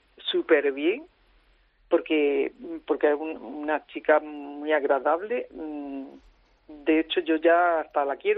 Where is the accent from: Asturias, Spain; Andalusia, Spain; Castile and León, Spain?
Andalusia, Spain; Córdoba; moved away as an adult; now in Valencia, Spain; Porque yo llevo 43 años en Valencia. Ya. Me vine con 23 de Córdoba